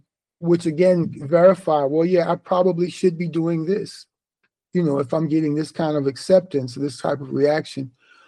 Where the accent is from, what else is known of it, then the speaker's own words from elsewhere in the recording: East Orange, New Jersey, United States; also born or lived in Harlem; So, but I was born in 1962, and I was born in Harlem. By the time I was two, we were living in New Jersey, East Orange, New Jersey, to be exact.